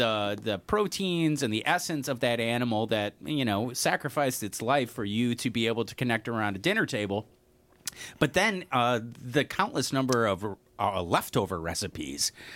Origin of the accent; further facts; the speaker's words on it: La Farge, Wisconsin, United States; Is it because I'm from Lafarge?